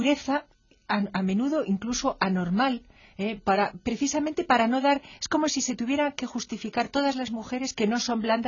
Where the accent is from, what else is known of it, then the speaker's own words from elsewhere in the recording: Spain; nosotros aquí como españoles y como occidentales